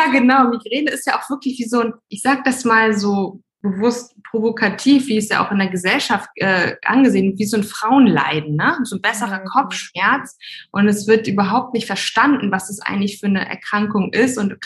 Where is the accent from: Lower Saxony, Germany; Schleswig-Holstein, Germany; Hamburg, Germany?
Hamburg, Germany; ich komme ursprünglich aus Hamburg.